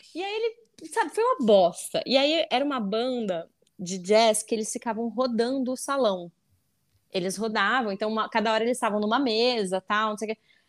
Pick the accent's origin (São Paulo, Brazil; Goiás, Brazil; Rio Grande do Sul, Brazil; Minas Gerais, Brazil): São Paulo, Brazil; Bauru; E eu sou de Bauru, só que eu não fiz o Nesp em Bauru.